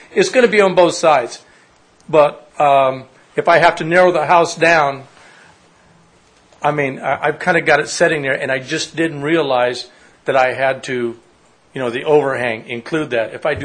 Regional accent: Houseville, Missouri, United States; I'm from Houseville, Missouri.

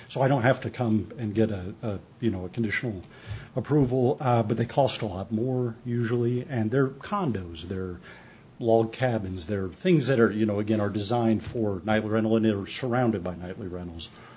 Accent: Overland Park, Kansas, United States; And again, I'm from Overland Park. I'm new to living here full time, but I am not a fan of it.

